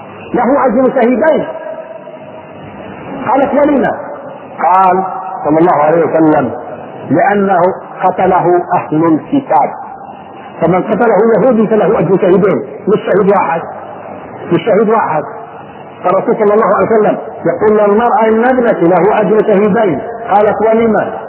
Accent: Palestine; ها احنا كفلسطينيين

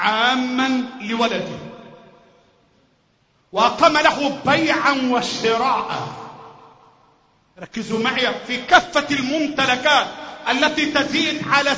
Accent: Egypt; اللهم احفظ بلدنا مصر

